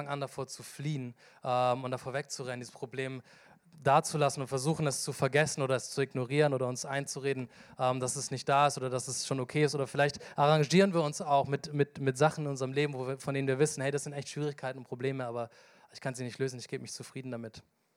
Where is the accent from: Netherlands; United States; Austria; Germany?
Germany; Aalen, Baden-Württemberg; Ich bin in Aalen geboren, das ist mitten auf dem Schwabenland, die Mentalität ist da, mir könne alles außer Hochdeutsch. So. Und damit bin ich groß geworden.